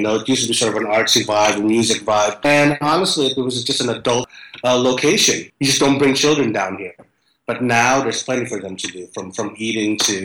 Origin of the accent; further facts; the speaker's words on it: New York, United States; when I was growing up in the Lower East Side, this area was either called the Bowery or Chinatown or Little Italy.